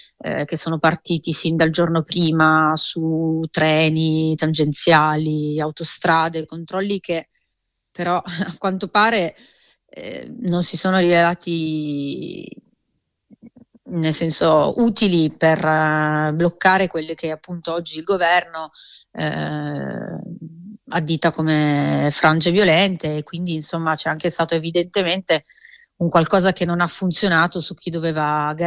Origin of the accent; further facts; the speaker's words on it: Turin, Piedmont, Italy; sono anche torinese